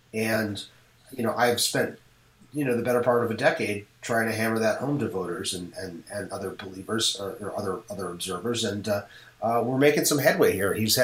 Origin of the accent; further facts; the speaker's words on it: Seattle, Washington, United States; born there; I was born in Seattle. I have family on both sides in Seattle.